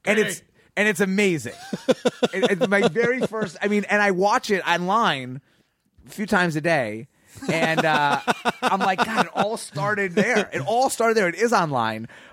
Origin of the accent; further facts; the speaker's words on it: Chicago, Illinois, United States; I grew up in Chicago.